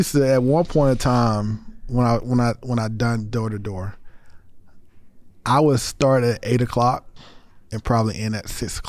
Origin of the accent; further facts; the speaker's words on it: Greenwood, South Carolina, United States; I'm from Greenwood, South Carolina, a small area.